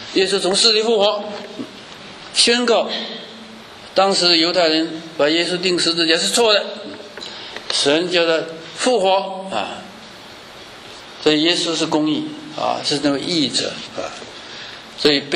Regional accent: China; 那像我们是中国人了啊

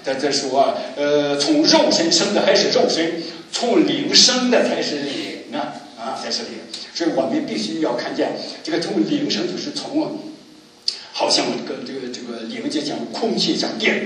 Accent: China; 所以我们中国人都很喜欢这个保守

